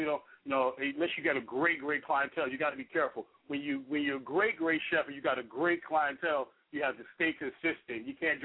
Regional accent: Newark, New Jersey, United States; now in Irvington, United States; Yeah, I mean, I grew up in Newark. Right now I'm in Irvington, New Jersey, but I grew up in Newark, yes.

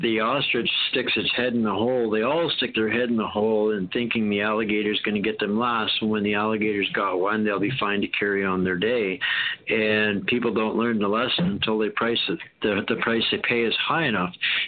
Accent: Alberta, Canada; put it away that I'm an Albertan, so I'm fighting for Alberta

